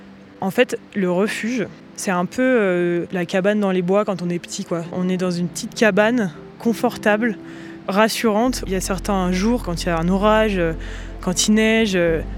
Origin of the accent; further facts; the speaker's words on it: Les Contamines-Montjoie, Auvergne-Rhône-Alpes, France; Moi j'ai grandi au Contamine, donc c'est dans la vallée qui est à côté de Chamonix, dans le Val-Montjoie.